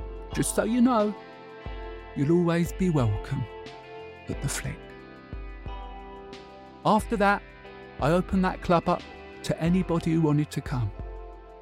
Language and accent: English; Canvey Island, East of England, United Kingdom; Growing up in Canvey in the 70s was ever so boring.